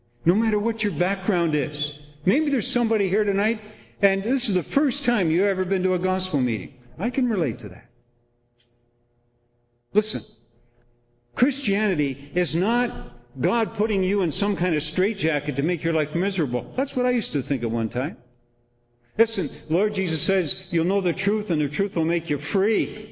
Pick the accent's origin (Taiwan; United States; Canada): Canada; I knew all my life, probably, now I grew up in Canada